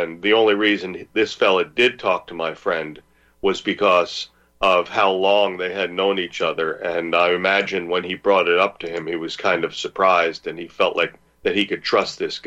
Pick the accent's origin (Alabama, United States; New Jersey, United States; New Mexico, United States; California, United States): New Jersey, United States; being born and raised in the Garden State and being close to New York City.